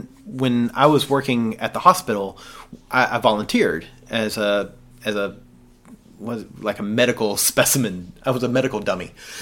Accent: the South, United States; Because, I grew up in the South.

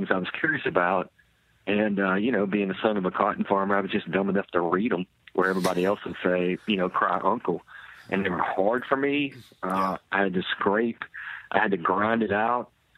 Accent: Buzzard Roost, Arkansas, United States; And yes, a lot of people love to hear the fact that I'm from Buzzard Roost, Arkansas.

